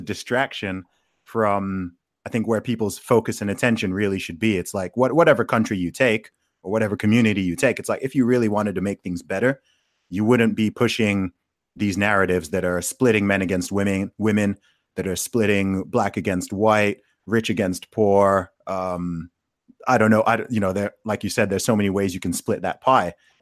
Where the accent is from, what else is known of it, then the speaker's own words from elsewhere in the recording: Saudi Arabia; keep in mind, I grew up in Saudi Arabia.